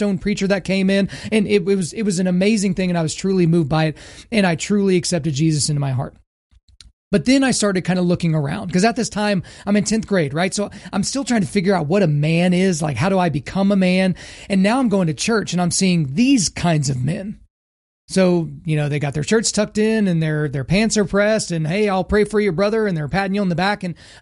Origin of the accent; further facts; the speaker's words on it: Oklahoma, United States; I grew up in Oklahoma. So I grew up believing in God because that was a cultural thing, right?